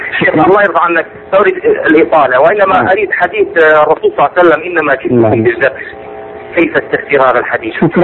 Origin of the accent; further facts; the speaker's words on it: Iraq; ونحن من أهل العراق ونعيش هذه المآسي التي نحدثها